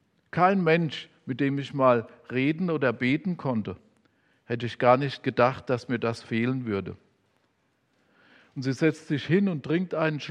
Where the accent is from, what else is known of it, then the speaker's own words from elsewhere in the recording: Worms, Rhineland-Palatinate, Germany; Und ich komme auch aus Worms und mir ist diese Arbeit im Weinberg sehr vertraut